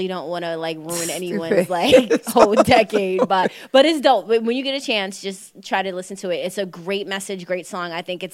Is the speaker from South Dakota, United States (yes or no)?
no; Brooklyn, New York, United States; being that I'm a girl from Brooklyn who watches a lot of TV